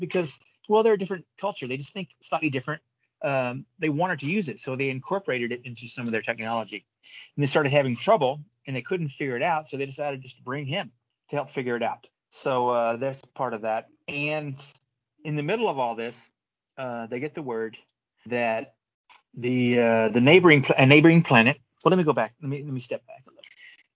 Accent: Texas, United States; also born or lived in Southern California; We were in Southern California, moved to back to Texas. I'm from Texas, moved back to Texas.

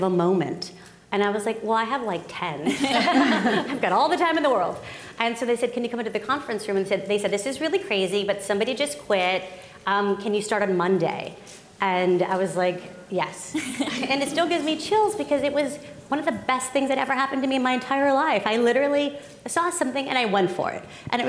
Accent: San Antonio, Texas, United States; I'm Mexican-American, proudly Latina, and I grew up in Texas, which is actually, my town is San Antonio, Texas

